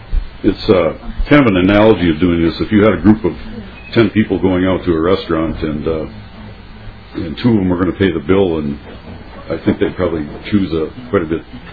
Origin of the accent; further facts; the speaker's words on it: Stewart, Minnesota, United States; I'm from Stewart, Minnesota, and I farm.